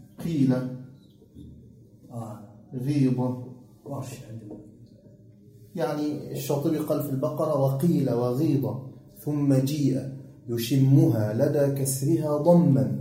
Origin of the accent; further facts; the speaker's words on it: Egypt; عارفين احنا عندنا في مصر